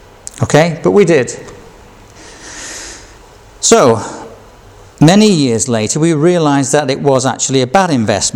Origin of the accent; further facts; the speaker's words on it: Yorkshire and the Humber, United Kingdom; So I tend, as a Yorkshireman, never to win anything.